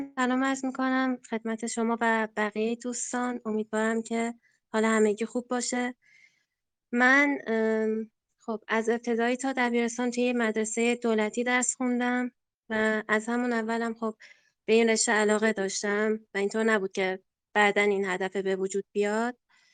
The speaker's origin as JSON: {"language": "Persian", "town": "Takab", "region": "West Azerbaijan", "country": "Iran", "said": "بله آذربایجان غربی، تکاب."}